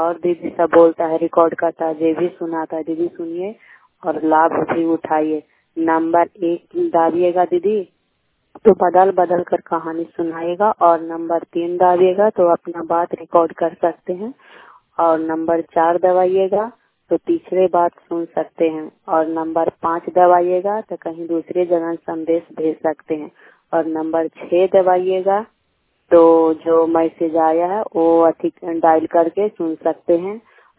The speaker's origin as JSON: {"language": "Hindi", "town": "Bhajelapur", "region": "Bihar", "country": "India", "said": "भजेलापुर, प्रखंड नगर नौसा, पंचायत खजरा, कलस्टर भोगी के निवासी हूँ।"}